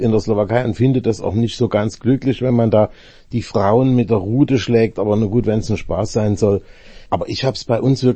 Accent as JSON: {"language": "German", "region": "East Germany", "country": "Germany", "tie": "born or raised there", "said": "Also Ostern bei uns in der DDR damals, als ich Kind war, war der Ostermontag im Grunde völlig unbedeutend."}